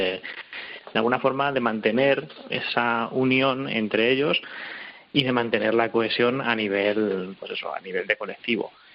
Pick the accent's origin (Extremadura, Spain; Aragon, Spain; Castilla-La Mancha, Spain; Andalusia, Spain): Extremadura, Spain; Siruela; son ahí en Siruela, pero bueno, Siruela-Badajoz